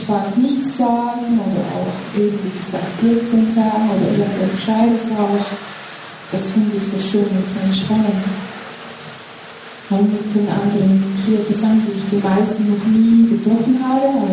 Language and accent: German; Trentino-Alto Adige, Italy; Ich bin aus Südtirol, also aus dem Unterland, wer von hier ist. Und ich bin schon seit dem letzten Jahrtausend hier auf diesem Stuhl.